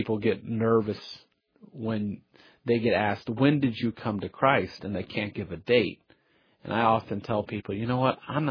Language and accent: English; Miami, Florida, United States; I grew up in Miami, Florida, and every Sunday, my mom and dad were very faithful to pack my siblings and myself up in the car and take us to church